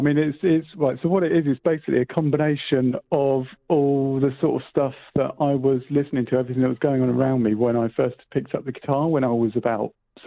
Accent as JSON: {"language": "English", "town": "Andover", "region": "South East England", "country": "United Kingdom", "tie": "born or raised there", "said": "I grew up in Andover, which is like a, I don't know, it's kind of grown all the time. It used to be a small town in the middle of Hampshire, just down the road from Stonehenge."}